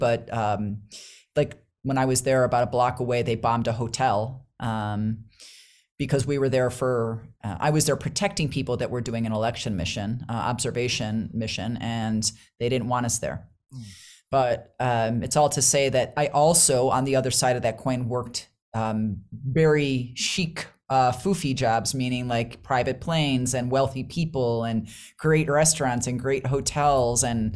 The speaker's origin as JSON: {"language": "English", "country": "United States", "said": "Yeah, so I'm from the United States, because I know, you know, obviously you have an expansive listenership."}